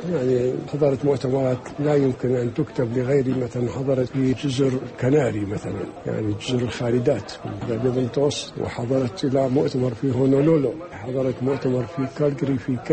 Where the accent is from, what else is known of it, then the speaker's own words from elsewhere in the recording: Baghdad, Baghdad Governorate, Iraq; لأنه أنا بغدادي أصيل ونشأت في بغداد وجبت أسواقها ودروبها ومحلاتها